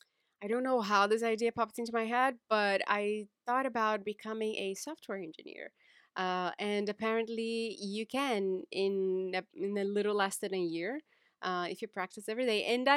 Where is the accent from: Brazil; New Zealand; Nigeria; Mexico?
Brazil; now in New York City, United States; I have always been a freelancer in New York City. I'm originally from Brazil.